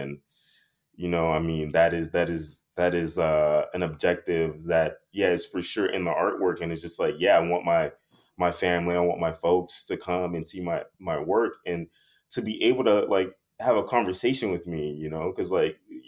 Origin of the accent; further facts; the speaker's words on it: Miami, Florida, United States; growing up in Miami, we didn't have radiators.